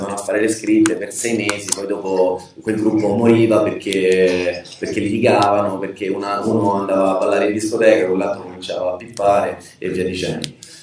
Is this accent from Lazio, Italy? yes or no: yes; Rome, Lazio, Italy; io vengo da Roma